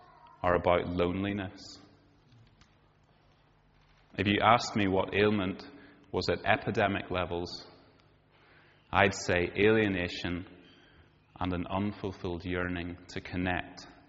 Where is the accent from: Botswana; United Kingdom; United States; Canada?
United Kingdom; Northern Ireland; now in Edinburgh, United Kingdom; lived in Edinburgh, the most beautiful place in the world, for the last 12. Originally, or did most of my growing up in Northern Ireland